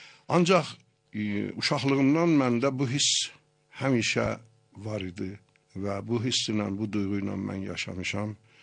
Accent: Tehran, Tehran Province, Iran; moved away; gəldim, mən alan 40 ildi, deyə bilirəm ki, Tehrandan gəlmişəm bu tərəfə və mütləq də olmamışam. Ailəm mənim Tehranda yaşayırlar.

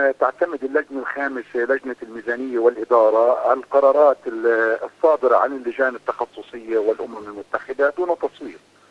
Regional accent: Palestine

